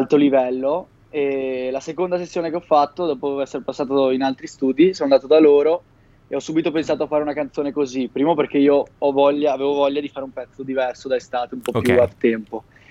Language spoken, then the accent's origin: Italian; Veneto, Italy; vicino a casa mia in realtà, perché io sono veneto